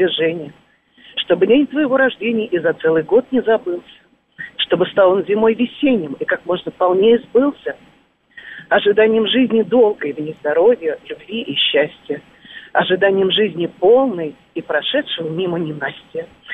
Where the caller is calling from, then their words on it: Moscow, Russia; я из Москвы.